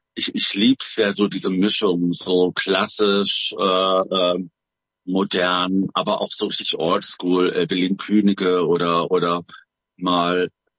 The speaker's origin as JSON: {"language": "German", "region": "Saxony-Anhalt", "country": "Germany", "lives_now": "Frankfurt, Germany", "said": "Ursprünglich komme ich aus dem Osten, Sachsen-Anhalt. Mhm. Bin aber seit 91 in Frankfurt, also im Taunus Frankfurt. Ich denke mal schon so, frankfurterisch kann man schon sagen. Also es ist schon so meine zweite Heimat."}